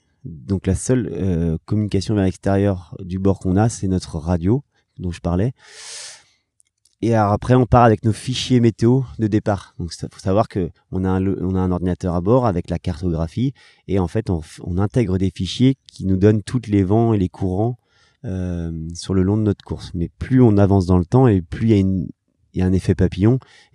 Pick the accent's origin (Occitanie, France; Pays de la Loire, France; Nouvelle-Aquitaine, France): Pays de la Loire, France; Nantes; Bon, moi, j'étais de Nantes, donc pas mal de sollicitations médias, les copains qui passent.